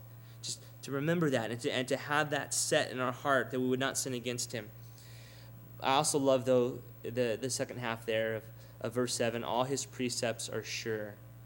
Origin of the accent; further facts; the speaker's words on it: Texas, United States; You know, homes here, and I know especially where I grew up in South Texas, they have a lot of foundation problems.